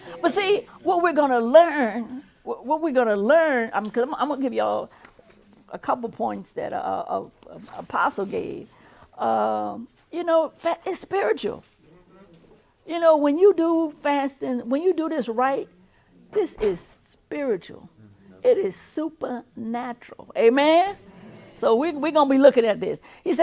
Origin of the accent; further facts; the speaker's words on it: Louisiana, United States; I grew up here in Ascension Parish. I call this Catholic country. And even though my family was Baptist, they did a lot of traditional things that were done in the Catholic Church.